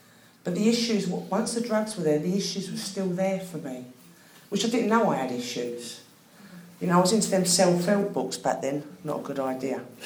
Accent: London, United Kingdom; because I come from South London, obviously.

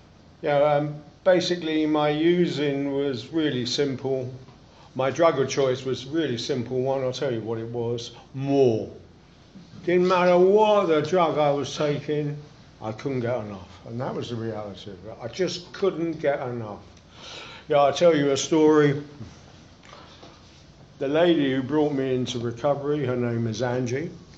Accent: Notting Hill, London, United Kingdom; I grew up in Notting Hill. I grew up in a council flat. I grew up with absolutely nothing.

